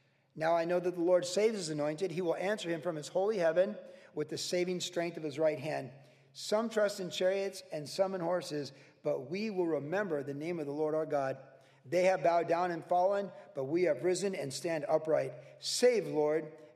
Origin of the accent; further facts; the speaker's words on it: Cleveland, Ohio, United States; Must be because I was born in Cleveland and grew up swimming in Lake Erie.